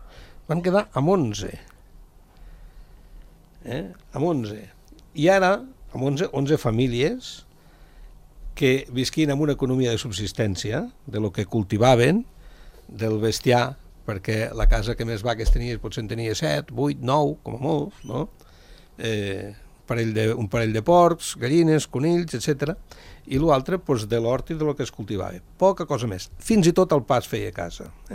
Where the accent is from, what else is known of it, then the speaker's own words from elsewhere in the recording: Arinsal, La Massana, Andorra; born there; Mira, jo vaig néixer a Insal, 64 anys.